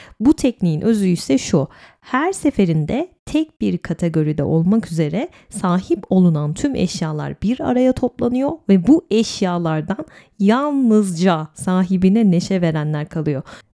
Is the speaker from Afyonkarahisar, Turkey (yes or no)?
no; İzmir, Turkey; Ben herhalde bir İzmirli olarak böyle bir tanrı yaratsam adını Klorak'tan Klorakos koyardım.